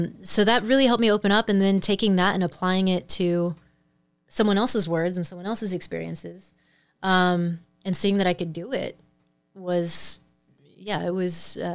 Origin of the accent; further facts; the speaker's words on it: Midwest, United States; I came out thinking as a Midwesterner, I was like, I have $15,000 saved up.